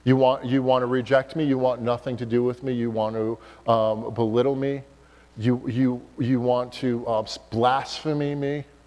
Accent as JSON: {"language": "English", "town": "Long Island", "region": "New York", "country": "United States", "tie": "born or raised there", "moved": "as an adult", "said": "So growing up in Long Island, I was very blessed in the church that I grew up in, very, very blessed, because I got to see God's remnant firsthand."}